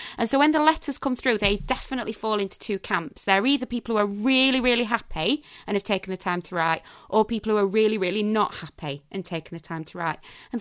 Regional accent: Sheffield, Yorkshire and the Humber, United Kingdom; Well, yeah, I'm from Sheffield. We have those kind of aunties.

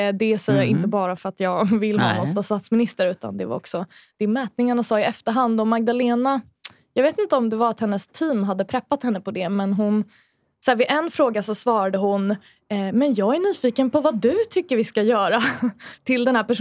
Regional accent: Hallonbergen, Stockholm County, Sweden; Och då var vi i Hallonbergen där jag växte upp.

